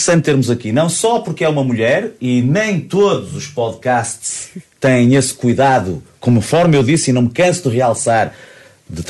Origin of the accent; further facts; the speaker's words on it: Braga, Portugal; now in Porto, Portugal; Mas eu nasci em Braga, fui para o Porto há 30 anos já e adoro a cidade de Porto.